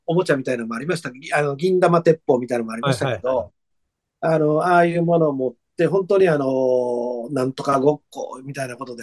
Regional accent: Awaji Island, Hyogo, Japan; 淡路島ですね。

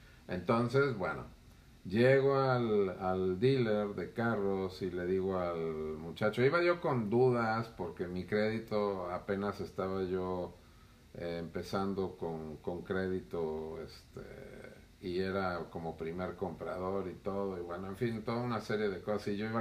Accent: Mexico; ahora sí que como buen mexicano dije

